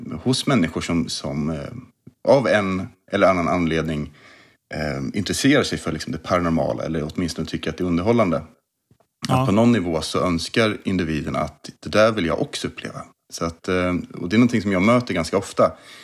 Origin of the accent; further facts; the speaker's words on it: Kolmården, Östergötland, Sweden; also born or lived in Stockholm; Alltså som barn, vi flyttade från Stockholm när jag var 5 år ungefär, ner till urskogarna i Kolmården. Vi flyttade ner till sommarstugan och byggde ut den.